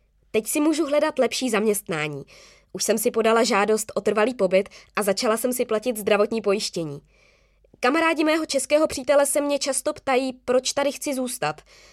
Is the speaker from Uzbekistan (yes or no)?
yes; Tashkent, Uzbekistan; Czech is a second language; now in Czech Republic; Jsem z Uzbekistánu, z Taškentu. Narodila jsem se 20. května 1987.